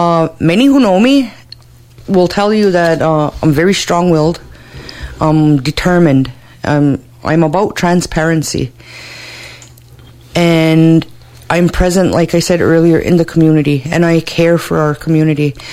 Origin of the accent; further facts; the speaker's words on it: Kahnawake, Quebec, Canada; We're all Gnyatgehaga from Gahnawage, and we need to work together. We all live here.